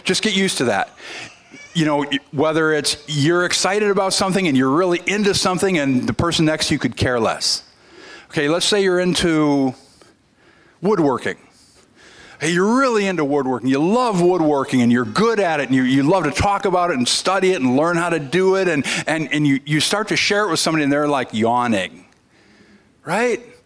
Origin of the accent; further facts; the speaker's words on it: Minnesota, United States; Now, see, I know all about this because I'm from Minnesota.